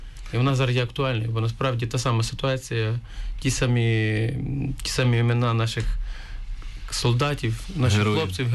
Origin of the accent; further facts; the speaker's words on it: Ternopil, Ternopil Oblast, Ukraine; Ми з Тернополя.